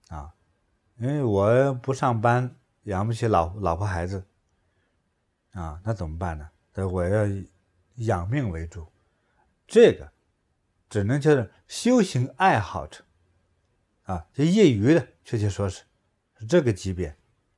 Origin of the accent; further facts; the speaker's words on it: China; 就是我们中国人有很多一些学派，就是叫做中庸派嘛。